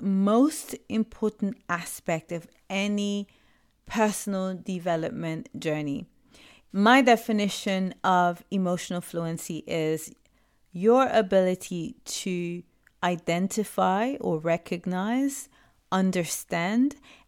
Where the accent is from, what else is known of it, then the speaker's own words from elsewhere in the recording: Puerto Rico; born there; first language Spanish; English is a second language; I have my first language is Spanish. My background, I was born in Puerto Rico, and that's the first language that I learned.